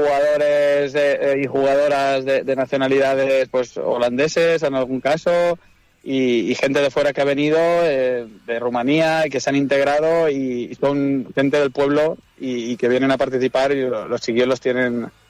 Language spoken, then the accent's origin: Spanish; Vall de Laguar, Valencian Community, Spain; En el caso de mi pueblo, de la Valle de la Guar, te puedo decir que sí